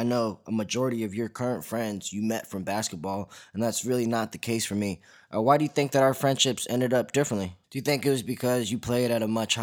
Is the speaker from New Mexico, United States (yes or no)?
no; Princeton, New Jersey, United States; So growing up in Princeton, I actually bounced back and forth between Hun, the private school, and Princeton High School, the public school.